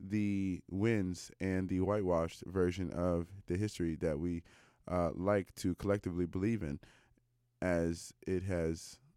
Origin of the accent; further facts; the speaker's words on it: United States; now in Canada; I'm an American and I didn't get to vote for her. And two, I live in British Columbia